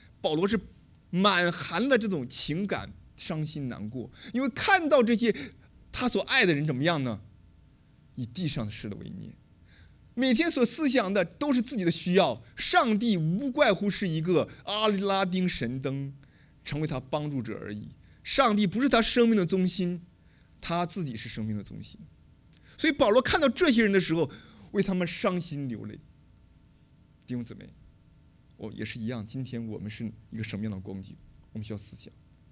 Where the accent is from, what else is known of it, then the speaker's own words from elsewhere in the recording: China; 我来自中国的农村，我希望我可以挣大钱哈